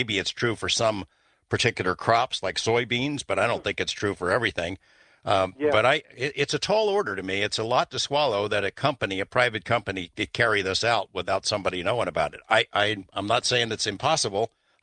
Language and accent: English; New Jersey, United States; born there; I know I was born in New Jersey, and Jersey tomatoes, like Pennsylvania tomatoes, really good stuff. Can't get them out here in the West.